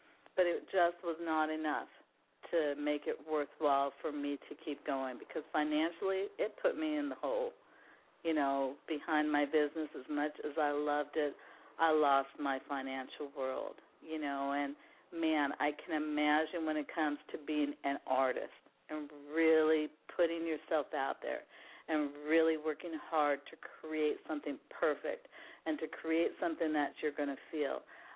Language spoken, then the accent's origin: English; Seattle, Washington, United States; here in my hometown of the Pacific Northwest, Seattle, Washington